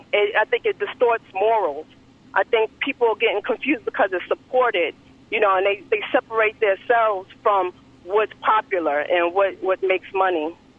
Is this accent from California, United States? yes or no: no; Bronx, New York, United States; I grew up on it. I grew up in the Bronx. I was 6 years old going to gyms